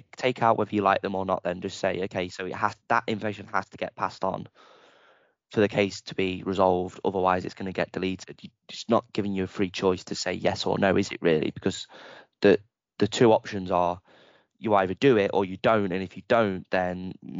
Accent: Derby, East Midlands, United Kingdom; but I'm from Derby originally

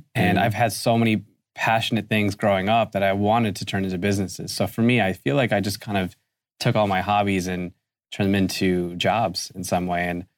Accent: Cleveland, Ohio, United States; And it started right here in Cleveland for me, which is great because it's my hometown.

